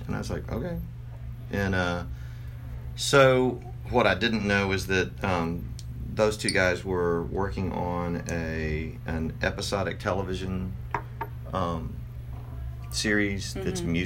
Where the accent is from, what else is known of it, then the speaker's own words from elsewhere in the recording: Texas, United States; which is how I met him, because I'm from Texas